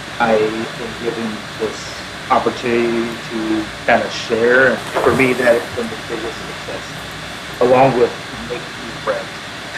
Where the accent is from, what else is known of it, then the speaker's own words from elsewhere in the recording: California, United States; now in Oregon, United States; Originally, I am from California, so I kind of made my way up here